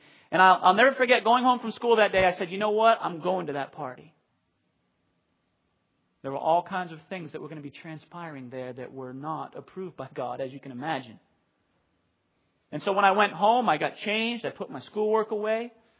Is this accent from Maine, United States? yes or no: yes; Bath, Maine, United States; But I grew up in Bath, Maine.